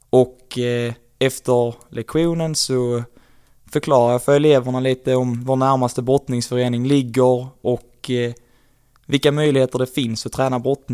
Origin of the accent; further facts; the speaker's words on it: Broby, Skåne, Sweden; Jag är en kille på 23 år som kommer från en liten by utanför Kristianstad som heter Broby nere i Skåne.